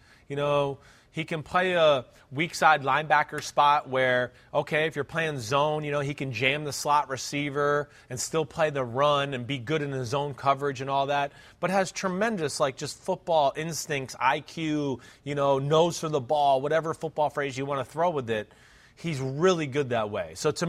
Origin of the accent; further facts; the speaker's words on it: New Jersey, United States; Well, I'm from North Jersey.